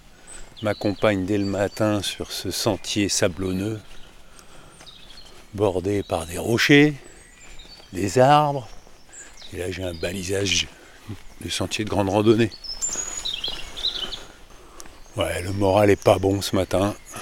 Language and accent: French; Saint-Germain-en-Laye, Île-de-France, France; moi, j'ai été élevé à Saint-Germain-en-Laye, donc le Paris Saint-Germain, c'est mon enfance, quoi.